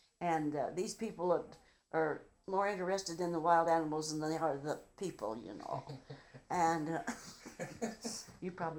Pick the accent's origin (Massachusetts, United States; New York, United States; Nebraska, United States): Nebraska, United States; Alma; born there; And I was born in Alma, Nebraska.